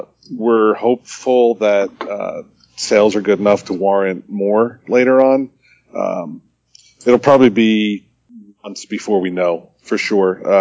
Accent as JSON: {"language": "English", "region": "New Jersey", "country": "United States", "tie": "born or raised there", "said": "I grew up in New Jersey, so I don't know if that helps explain the violence that our game sessions were going through."}